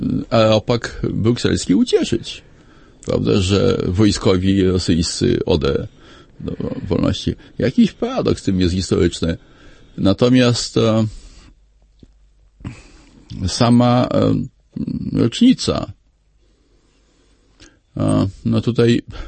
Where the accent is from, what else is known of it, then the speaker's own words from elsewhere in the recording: Podlaskie Voivodeship, Poland; ja się urodziłem pod Białymstokiem, wychowałem się na Podlasiu.